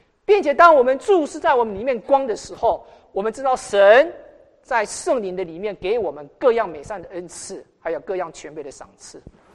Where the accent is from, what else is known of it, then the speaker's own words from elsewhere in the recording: China; 你知道，我们中国人，我从小受的教育里面，我还记得我们是很重视孔子的学说